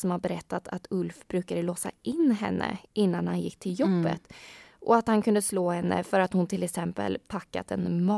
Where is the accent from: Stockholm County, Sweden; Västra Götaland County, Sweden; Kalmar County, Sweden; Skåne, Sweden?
Kalmar County, Sweden; Vimmerby; Och jag kommer ju från Vimmerby och har bott där faktiskt i hela min uppväxt.